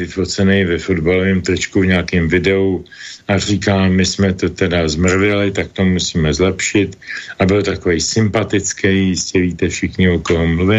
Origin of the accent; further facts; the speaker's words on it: Brno, South Moravian Region, Czechia; zejména my, co jsme z Brna a mluvíme takovým způsobem jako on